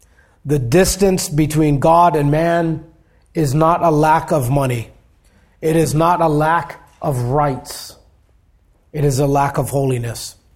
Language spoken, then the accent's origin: English; Hawaii, United States; I grew up in Hawaii, and as a boy, I would go out to the reef to spearfish octopus.